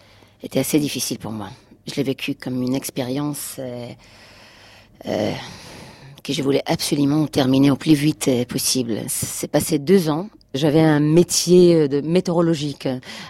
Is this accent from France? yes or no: no; Haifa, Haifa District, Israel; French is a second language; also born or lived in Beersheba / Tel Aviv; Et nous, la famille, on est déménagé de Beersheva au nord d'Israël, à Haïfa. Et quand je me suis grandie, je déménageais encore au centre, à Tel Aviv.